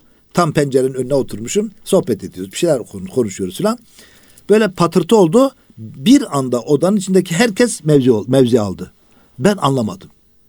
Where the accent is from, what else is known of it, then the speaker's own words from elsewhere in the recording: İslahiye, Gaziantep, Turkey; He, İslahiye.